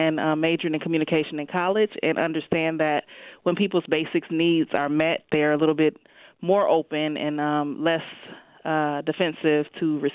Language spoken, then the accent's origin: English; Zion, Illinois, United States; I grew up in Zion, Illinois, so it was a much smaller town and smaller community.